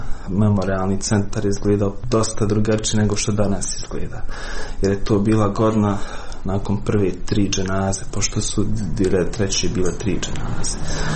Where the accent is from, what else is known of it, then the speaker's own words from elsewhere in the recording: Srebrenica, Republika Srpska, Bosnia & Herzegovina; born there; iako sam rođen u Srebrenici 94. Nemam sjećanja zapravo na tu ratnu ili prijeratnu Srebrenicu.